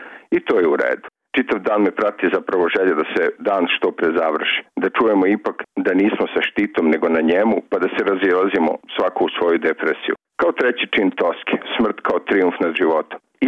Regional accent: Serbia; iz Srbije smo

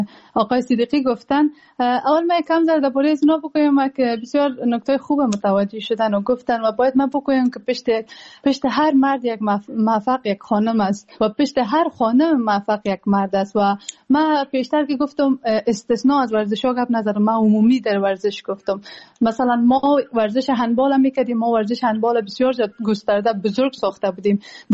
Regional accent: Afghanistan; now in Germany

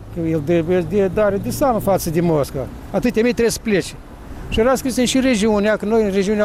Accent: Siberia, Russia; Eu am fost dus în Siberia și acolo am crescut în Siberia

